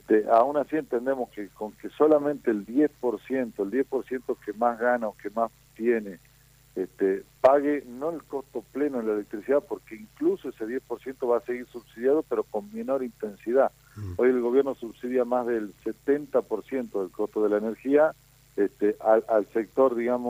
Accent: Tucumán, Argentina; yo soy de Tucumán

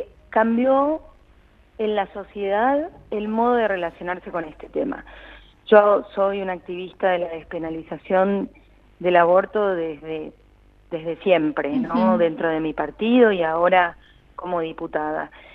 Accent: Argentina; como argentinos

